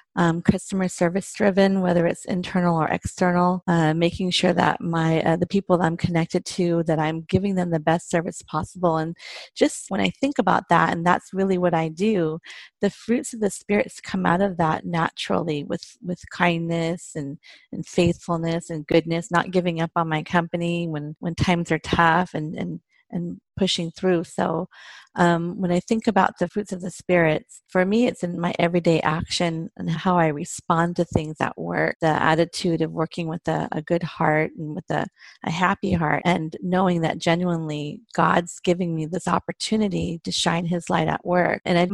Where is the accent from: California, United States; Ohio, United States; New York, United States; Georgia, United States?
California, United States; now in Frisco, United States; I'm a California native. I've lived in California all my life. I've been out here for about a year and a half.